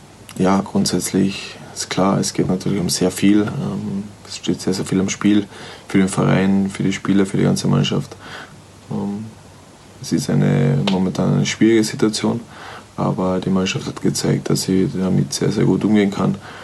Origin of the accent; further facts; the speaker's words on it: Austria; now in United Kingdom; die was wir als Österreicher und Deutschland kennen